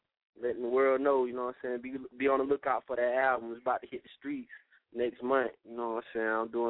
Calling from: Beech Island, South Carolina, United States; I'm from Beach Island, South Carolina.

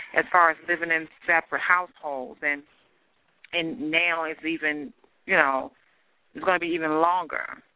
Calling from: Virginia, United States; Yeah, I spoke with you guys before.

